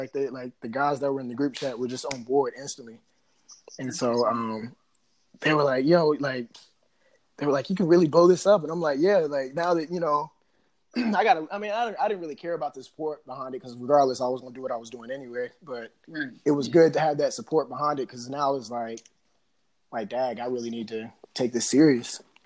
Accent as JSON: {"language": "English", "region": "North Carolina", "country": "United States", "said": "I wish I could throw the fours up. I'm from the 336-919 area. We don't throw nothing up."}